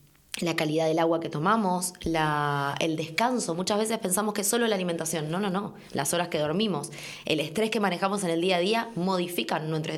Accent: Argentina; De donde vengo yo, de mi tierra, de Argentina, se puede formular exactamente qué cantidad de cada producto necesitamos

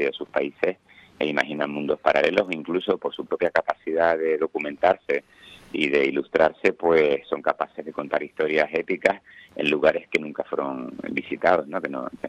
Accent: La Laguna, Canary Islands, Spain; Te digo que yo soy de La Laguna, y lo de La Laguna es un verano tropical al lado del tiempo de la Antártida.

